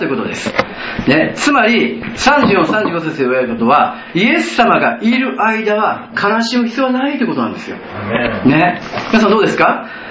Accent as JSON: {"language": "Japanese", "region": "Kyoto", "country": "Japan", "tie": "born or raised there", "said": "私が生まれた京都市北区で生まれ育ったので、そこら辺にお地蔵さんがあったので"}